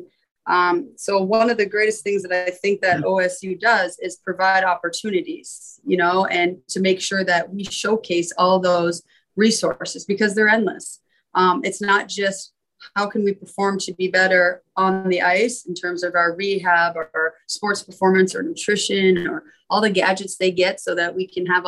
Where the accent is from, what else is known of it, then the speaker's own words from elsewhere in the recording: Canada; because I'm from Canada